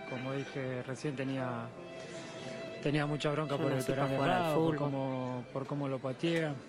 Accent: Argentina

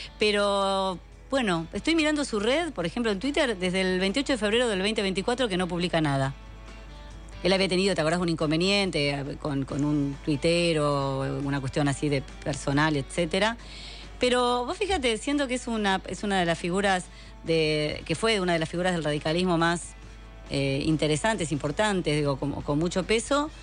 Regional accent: Buenos Aires Province, Argentina; como bonaerense lo digo

